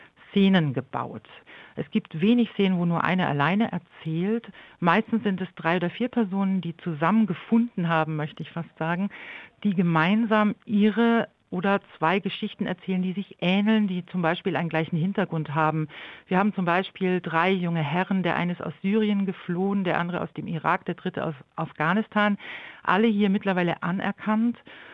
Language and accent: German; Hamburg, Germany; born there; now in Augsburg, Germany; Ich würde sagen, ich bin geboren in Hamburg und bin immer noch sehr gerne dort. Aber mal seit über 20 Jahren bin ich jetzt in Süddeutschland und hier schon sehr heimisch geworden.